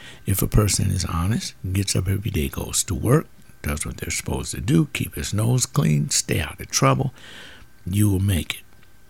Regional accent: United States; I see the benefits of being an American in this country, it is quite a blessing to be an American here.

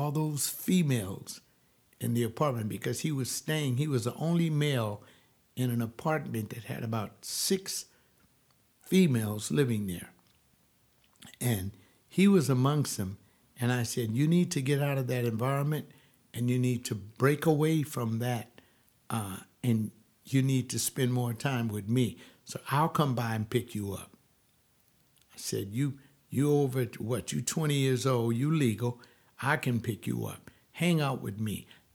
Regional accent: Los Angeles, California, United States; Why? Because I'm from Los Angeles. Why? Because I've seen him play in the sports arena

